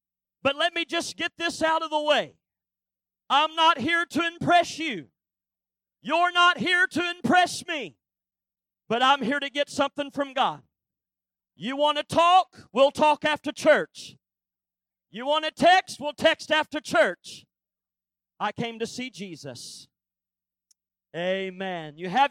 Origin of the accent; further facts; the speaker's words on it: Missouri, United States; now in Texas, United States; I've been in Texas a long time. I'm glad to be in Texas, but I grew up in the Ozarks, way down in the Ozarks. I'm just as country as cornbread and beans.